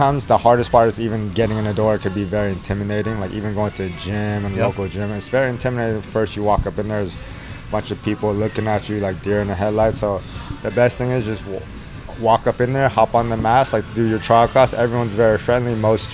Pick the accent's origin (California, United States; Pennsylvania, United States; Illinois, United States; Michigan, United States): California, United States